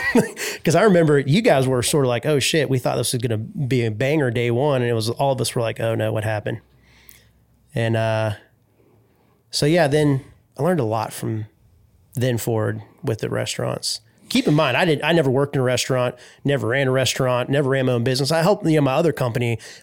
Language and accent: English; Wilmington, United States; I said, oh, I'm from Wilmington.